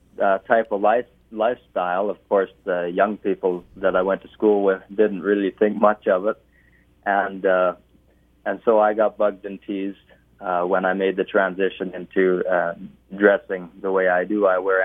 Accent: Park Valley, Saskatchewan, Canada; of course. I grew up in the Big River area and in a place called Park Valley on a ranch out there.

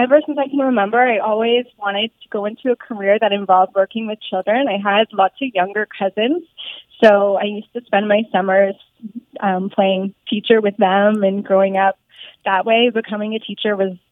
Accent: Norfolk, Ontario, Canada; I grew up in Norfolk, and then I went off to school for teaching at Brock University, and then I came back home to Norfolk

